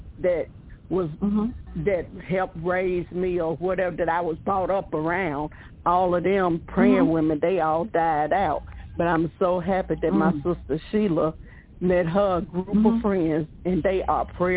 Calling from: Stuttgart, Arkansas, United States; from Stuttgart, Arkansas, and I was just listening, but I also enjoyed the message.

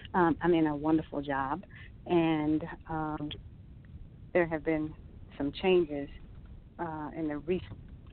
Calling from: Atlanta, Georgia, United States; I'm actually in Atlanta, Georgia.

